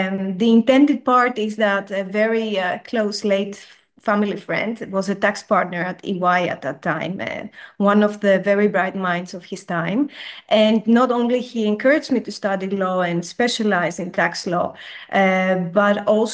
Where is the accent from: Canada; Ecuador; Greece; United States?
Greece; English is a second language; moved away as an adult; now in Netherlands; my last name is Greek. Because I'm born and raised in Greece, but also growing more Dutch by the day as I have been living and working in the Netherlands for more than 13 years now.